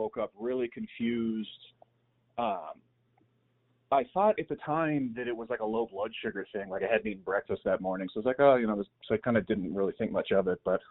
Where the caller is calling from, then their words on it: Colorado Springs, Colorado, United States; I am calling from Colorado Springs.